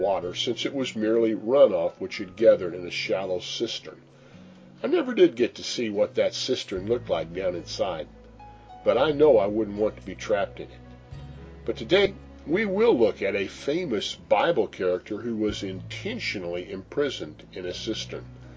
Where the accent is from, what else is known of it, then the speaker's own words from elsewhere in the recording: Belton, Missouri, United States; While I was growing up in Missouri, my parents were good about visiting my grandparents regularly. Following each long trip from Belton to Harwood